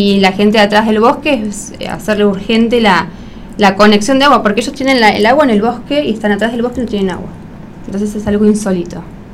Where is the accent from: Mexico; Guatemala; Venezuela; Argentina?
Argentina; Zapala, Neuquén; Sí, nacidas y criadas acá en Zapala.